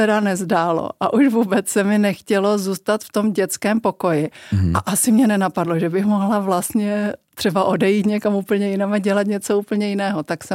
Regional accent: Zlín, Zlín Region, Czechia; Pro mě bylo vlastně docela příjemné. Já jsem byla takový malý člověk, který politiku nevnímal.

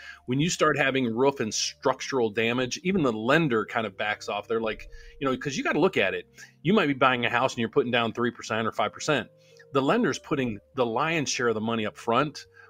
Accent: West Virginia, United States; I'm from West Virginia. I told you I grew up just north of Wheeling.

